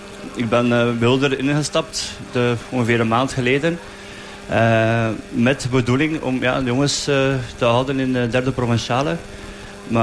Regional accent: Sint-Maria-Oudenhove, Flanders, Belgium; Ik ben van Sint-Maria-Denhoven zelf. Dus Sint-Gorix is eigenlijk 5 minuten van mijn deur.

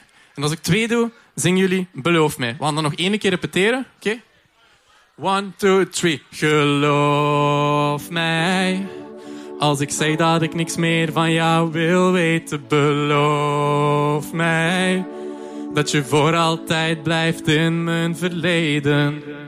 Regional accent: Herzele, Flanders, Belgium; Ik ben van Herzelen, dus ik ben van de streek.

